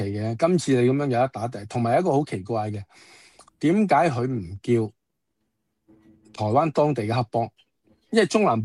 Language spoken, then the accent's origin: Cantonese; Hong Kong